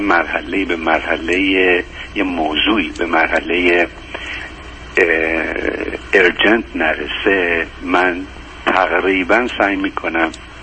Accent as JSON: {"language": "Persian", "country": "Iran", "also_born_or_lived": "Canada / India", "moved": "yes", "lives_now": "South America", "said": "حدود 10 ساله که من آمریکای جنوبی هستم. قبلش 24 سال کانادا بودم و قبلش 5 سال هند بودم و قبل از اون ایران."}